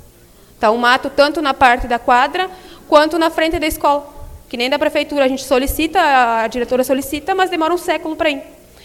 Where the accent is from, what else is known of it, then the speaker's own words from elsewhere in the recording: Imbá, Brazil; porque eu nasci e me criei lá no Imbá, né?